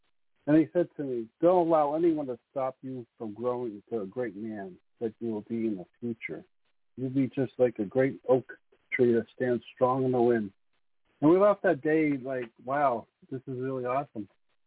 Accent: New Jersey, United States; But I'd like to share something with you that happened to me when I was growing up in North Jersey.

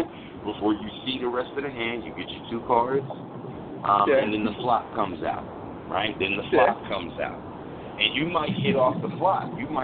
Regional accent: the South, United States; So I'm from the South. Hold on. A lot of people from the South. That's like our favorite game.

